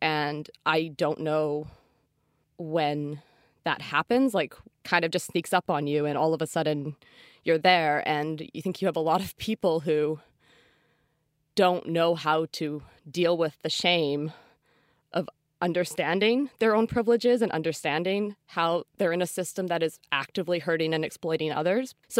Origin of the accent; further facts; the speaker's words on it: North Vancouver, British Columbia, Canada; Like, I grew up in North Van, and I was at a public elementary school in a very like gentrifying neighborhood.